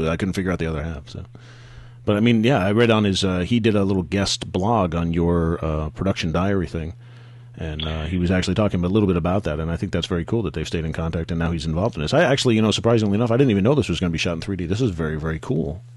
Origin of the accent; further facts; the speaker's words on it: Phoenix, Arizona, United States; I mean, I grew up in Phoenix, and you know, even in the summertime, you know, you can have a 50 degree swing in temperature